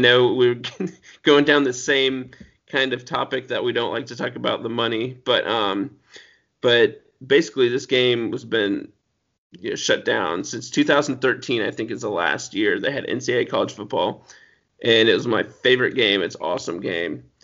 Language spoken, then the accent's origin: English; Berne, Indiana, United States; This comes directly from my home state of Indiana, in a small city called Bern, Indiana.